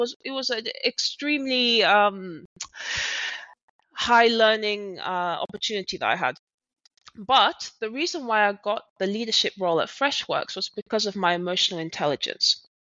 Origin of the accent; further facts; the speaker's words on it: London, United Kingdom; moved away as an adult; now in Berlin, Germany; I'm a Brit, born and bred in London. However, around 7 years ago, I took the leap and joined the startup scene of Berlin. So I moved and I have not looked back since.